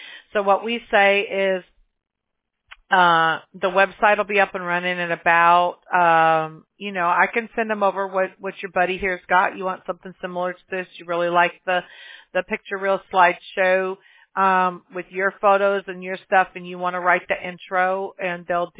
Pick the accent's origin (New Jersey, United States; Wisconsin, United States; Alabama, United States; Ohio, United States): Alabama, United States; Mobile; born there; I was born in the South. I was born in Mobile, Alabama. I'm about as far south as you can get.